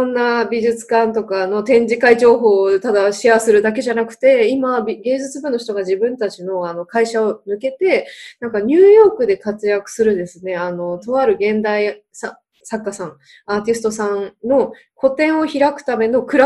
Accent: Nagasaki, Japan; いつまでも愛と平和を言い続けてる人間なんですけどね、長崎出身だからね

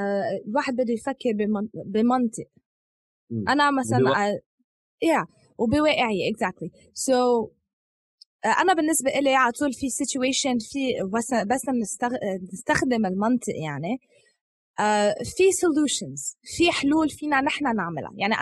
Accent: United States; يعني انا ربيت بامريكا

